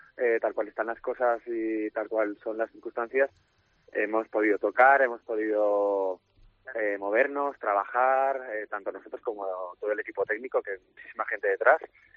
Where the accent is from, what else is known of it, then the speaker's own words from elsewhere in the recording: Valencia, Valencian Community, Spain; Yo soy de Valencia y fue mi primer concierto